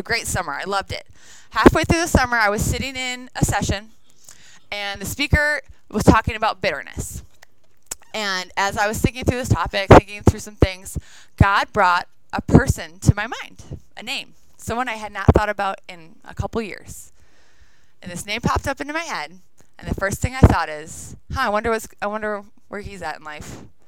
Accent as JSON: {"language": "English", "region": "Wisconsin", "country": "United States", "tie": "born or raised there", "said": "I grew up in Wisconsin. I went to college in Wisconsin. I worked at a camp in Wisconsin. So Midwest, here we go."}